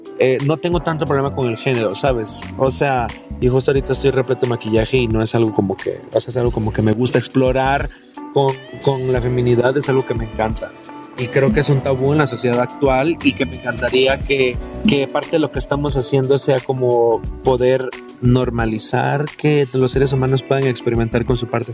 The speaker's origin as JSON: {"language": "Spanish", "region": "Alajuela", "country": "Costa Rica", "moved": "as an adult", "said": "Soy de Costa Rica."}